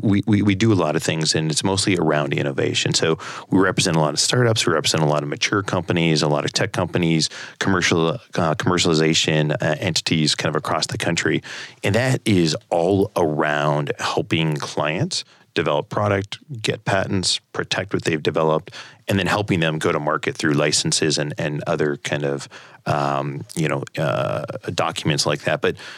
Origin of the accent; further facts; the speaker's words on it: Tucson, Arizona, United States; also born or lived in Palo Alto, United States; I grew up in Tucson and ended up going to California and ended up being in Palo Alto for several years